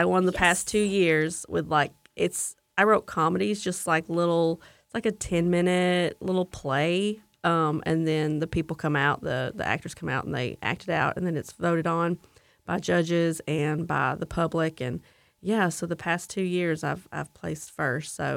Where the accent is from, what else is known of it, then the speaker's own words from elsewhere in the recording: Grant, Alabama, United States; I'm from Marshall County. I'm from Grant.